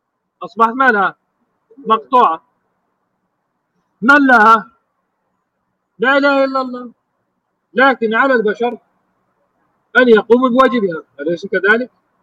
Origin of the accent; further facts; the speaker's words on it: Jerusalem, Palestine; عندنا في القدس